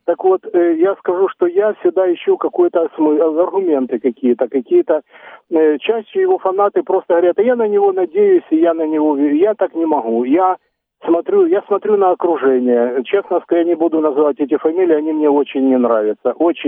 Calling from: Dnipro, Dnipropetrovsk Oblast, Ukraine; Город Дніпро

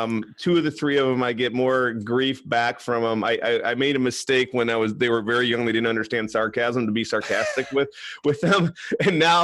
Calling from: Seattle, Washington, United States

